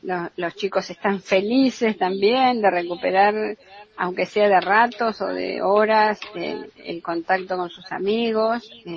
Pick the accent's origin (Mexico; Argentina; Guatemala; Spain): Argentina; y levantemos también el espíritu como argentinos, ¿no?